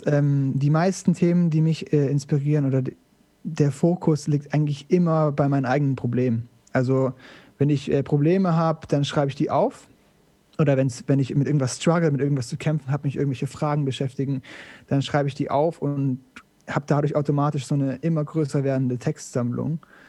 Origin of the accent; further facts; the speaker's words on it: Sindelfingen, Baden-Württemberg, Germany; now in Cologne, Germany; Ich komme ursprünglich aus Sindelfingen bei Stuttgart und wohne aber inzwischen in Köln und fühle mich tatsächlich auch sehr wohl hier.